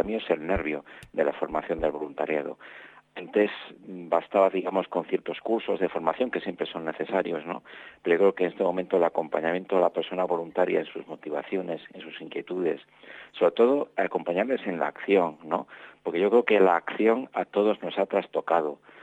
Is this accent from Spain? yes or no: yes; Spain; acá en mi país hay una localidad que se llama Atapuerca